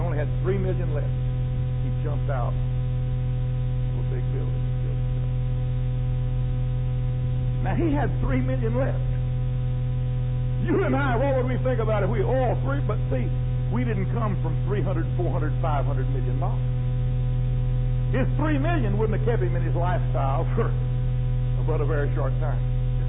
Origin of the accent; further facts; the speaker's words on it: United States; And I'm thankful I'm an American.